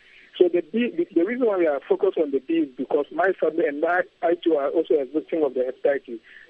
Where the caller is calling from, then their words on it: Ghana; because I'm speaking from Ghana.